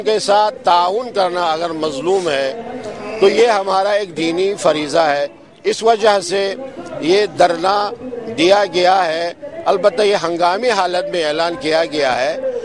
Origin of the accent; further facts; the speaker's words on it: Pakistan; اور مستقبل میں پاکستان، ہم پاکستانی ہیں، پاکستان کو بنانے والے میں ہم شامل ہیں، پاکستان کو بچانے والے بھی ہم شامل ہیں.